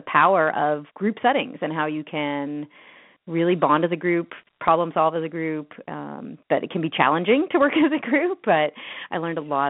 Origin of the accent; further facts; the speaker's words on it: Halifax, Nova Scotia, Canada; now in Toronto, Canada; I grew up in Halifax, Nova Scotia. And I'm the oldest of four siblings